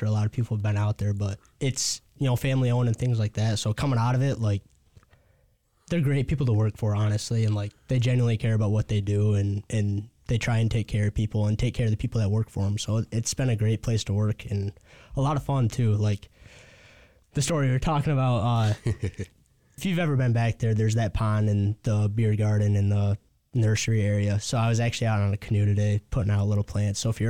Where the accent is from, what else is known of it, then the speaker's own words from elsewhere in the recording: Laingsburg, Michigan, United States; So I'm from Langsburg, small town just outside of Lansing.